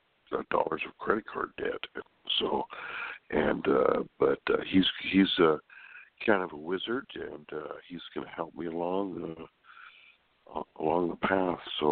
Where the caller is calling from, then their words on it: California, United States; From California.